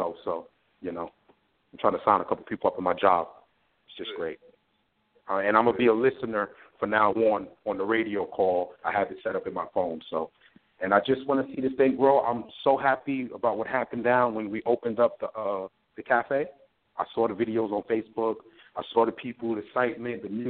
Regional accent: Bronx, New York, United States; I'm from Bronx, New York.

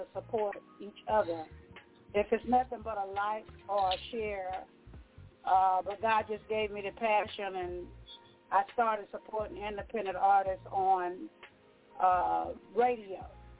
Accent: Alabama, United States; now in Atlanta, United States; I am hailing from the Atlanta, Georgia area at this time, a native of Alabama, a preacher's kid, one of 14 children.

